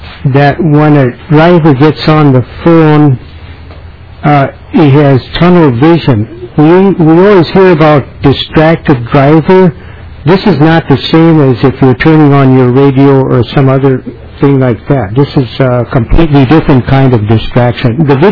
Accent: Shakopee, Minnesota, United States; I'm from Shakopee.

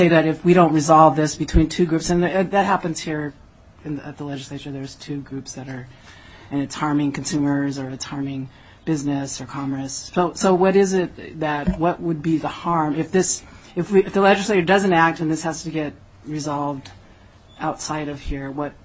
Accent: Minneapolis, Minnesota, United States; and I come from South Minneapolis, and it's pretty much there.

